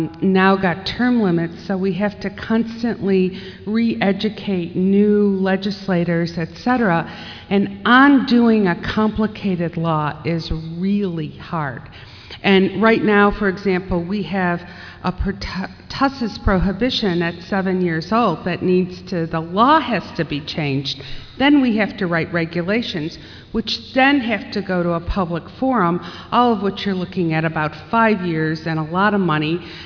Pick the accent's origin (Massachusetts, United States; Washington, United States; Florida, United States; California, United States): California, United States; from California, and I work with Teresa.